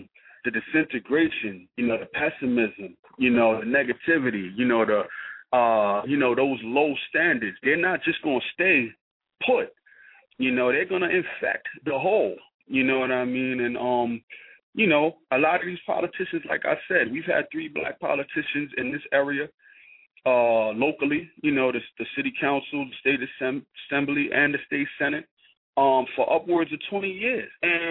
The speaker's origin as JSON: {"language": "English", "town": "New York City", "region": "New York", "country": "United States", "tie": "born or raised there", "said": "You know, I grew up in Eden War Houses, the third largest housing development in New York City."}